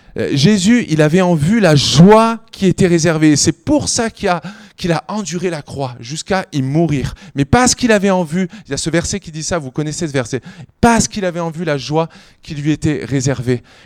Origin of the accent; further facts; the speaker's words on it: France; en tant que Français ou en tant qu'Européen